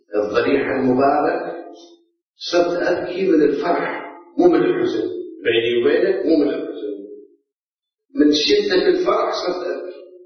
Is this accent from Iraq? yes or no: yes; Karbala, Karbala Governorate, Iraq; moved away; أنا ابتعدت عن مدينتي، عن كربلاء، عن بلد الحسين 35 سنة، من سنة 76 إلى سنة 2004-2005.